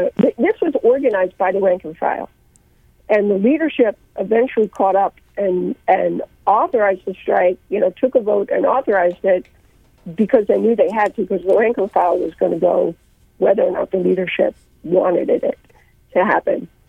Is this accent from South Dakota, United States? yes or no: no; Massachusetts, United States; And they asked me why I'm wearing a UTLA shirt when I'm from Massachusetts.